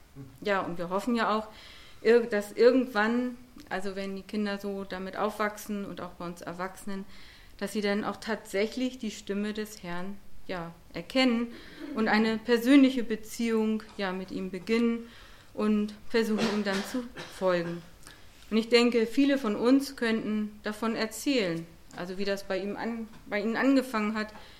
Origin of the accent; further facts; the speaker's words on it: Lower Saxony, Germany; Wir kommen ja aus der Heide, deshalb ist mir auch diese ganze Schafwelt ja so vertraut, ne?